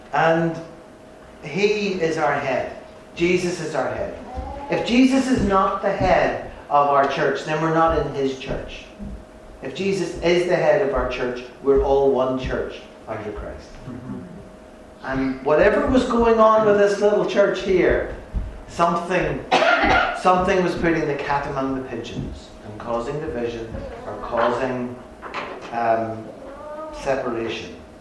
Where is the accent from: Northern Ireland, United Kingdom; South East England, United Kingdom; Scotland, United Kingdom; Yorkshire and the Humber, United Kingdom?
Northern Ireland, United Kingdom; and I grew up in Northern Ireland, and let's face it, we have a ton of religion going on there.